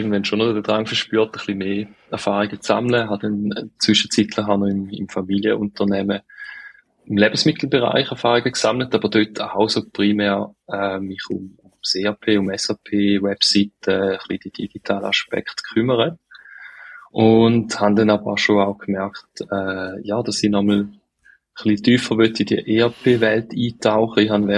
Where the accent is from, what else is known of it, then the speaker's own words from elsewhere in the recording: Appenzell Ausserrhoden, Switzerland; Ich komme, wie man meinem Dialekt vielleicht kann ich nehmen, aus der Ostschweiz. Genauer gesagt bin ich im Appenzell-Ausserrhodischen aufgewachsen. Bin 39 Jahre alt und auch in dieser Region in Trogen habe ich Kante gemacht.